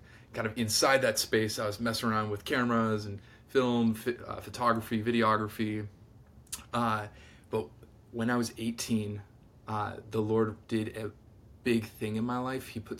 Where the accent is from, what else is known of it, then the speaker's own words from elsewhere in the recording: Niagara Falls, Ontario, Canada; But yes, I'm from the Niagara Falls area.